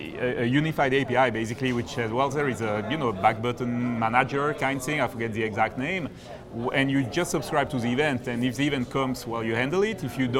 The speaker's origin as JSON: {"language": "English", "country": "Switzerland", "said": "I come from Switzerland."}